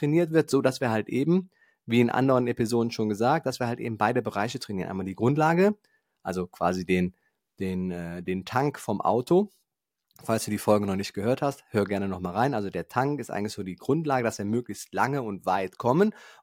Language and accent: German; Eifel, Germany; ich komme aus der Eifel und meine kleine Strecke, wenn ich die hier laufen gehe, also meine 5 Kilometer, hat schon 300 Höhenmeter.